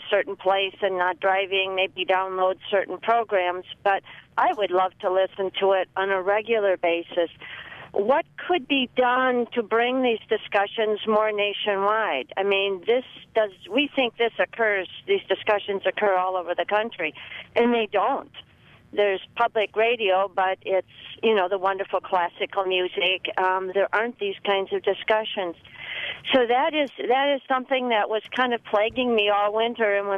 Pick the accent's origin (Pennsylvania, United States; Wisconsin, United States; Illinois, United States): Wisconsin, United States; River Falls; I'm from River Falls.